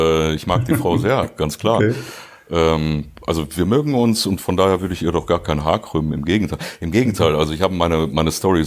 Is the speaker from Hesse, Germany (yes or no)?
no; Duisburg, North Rhine-Westphalia, Germany; born there; Ich bin ja gebürtiger Duisburger.